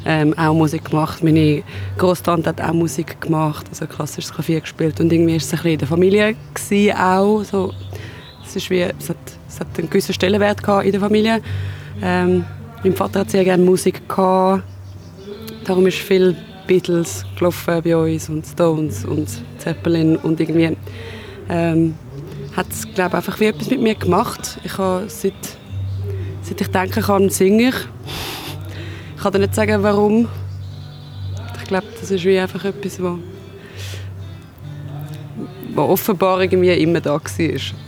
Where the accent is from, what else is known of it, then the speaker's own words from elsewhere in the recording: Zurich, Switzerland; Genau, ich komme aus Zürich.